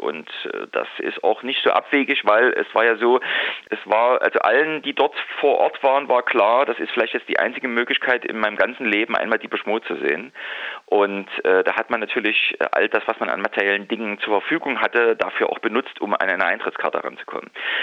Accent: Leipzig, Saxony, Germany; nicht für mich geplant hatte als Leipziger.

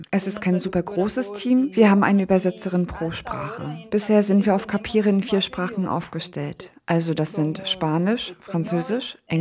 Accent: Brazil; Ich komme aus Brasilien

